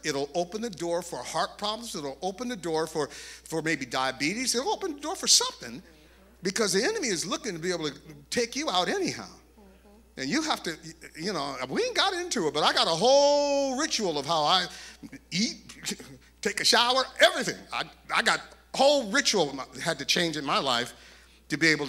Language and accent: English; Kentucky, United States; I ain't moving. I'm from Kentucky. That's your problem.